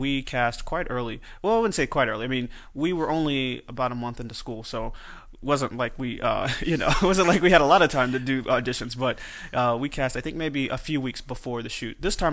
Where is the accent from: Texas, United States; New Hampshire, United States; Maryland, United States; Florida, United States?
Texas, United States; So my new team, I'm from Texas